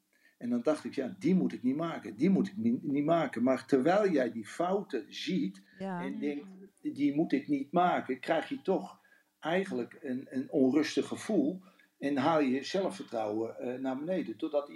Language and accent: Dutch; Netherlands; Wij als Nederlanders houden van schoonheid.